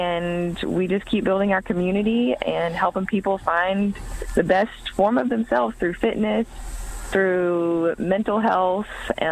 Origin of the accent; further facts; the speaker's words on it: Texas, United States; I am from Texas.